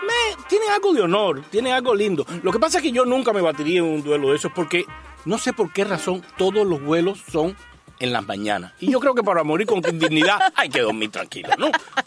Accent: Havana, Cuba; born there; yo amo esa vista desde Alamar, porque yo nací en el Hospital Naval y por supuesto nací con vista al mar.

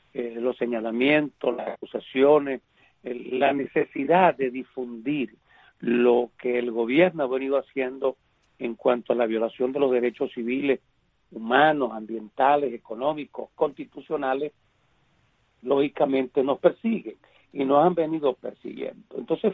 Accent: Venezuela; Yo siento de verdad, con mucho, como venezolano

